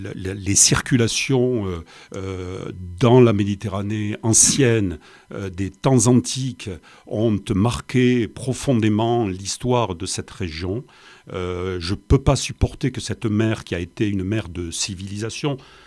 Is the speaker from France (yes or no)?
yes; Frontignan, Occitanie, France; moi, je suis de Frontignan, je suis en dehors de la métropole